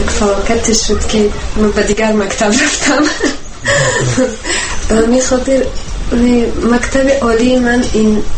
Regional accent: Tajikistan; ماه می 21 سال تولدم 1989 و زیاد فخر میکنم که فرزندی تاجیکم و تاجیک زبانم.

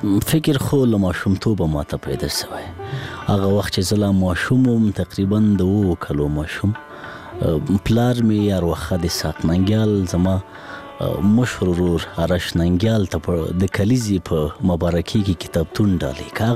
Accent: Laghman, Afghanistan; زه په لغمان کې پیدا شوم، په لغمان کې را لوی شوم، ښوونځی مې په لغمان کې لوستې، هغه کتابو او تعلیم او کتابچې او قلم سره زه په لغمان کې آشنا شوم.

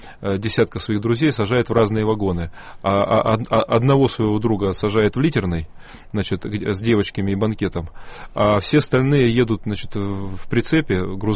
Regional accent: Altai Krai, Russia; У меня много друзей в Кузбассе, я же сам с Алтая, мы земляки, соседи.

